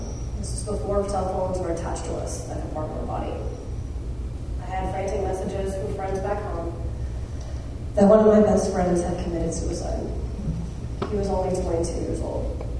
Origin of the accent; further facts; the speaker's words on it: Houston, Texas, United States; Was born and raised in Houston, Texas. Grew up with both my parents who were married, an older sister. Graduated from Jersey Village High School.